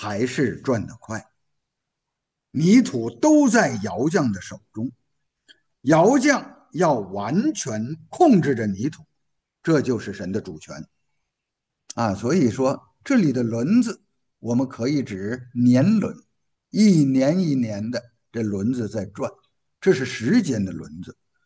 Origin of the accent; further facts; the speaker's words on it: Tangshan, Hebei, China; 我们唐山人叫唐缸啊